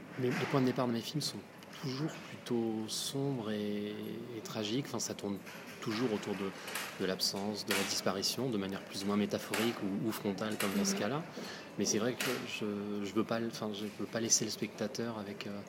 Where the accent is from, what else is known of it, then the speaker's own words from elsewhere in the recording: Paris, Île-de-France, France; Je suis parisien en l'occurrence, donc de filmer Paris